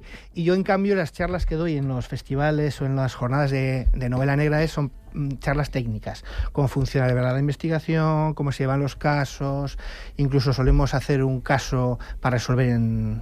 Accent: Basque Country, Spain; Pues somos vascos, ¿no?

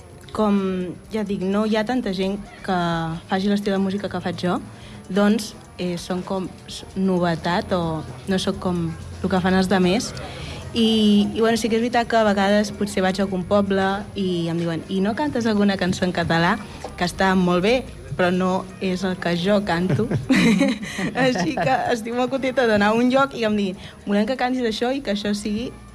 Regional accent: Castelló d'Empúries, Catalonia, Spain; jo vinc de Castell d'Empúries, un poble de l'Empordà

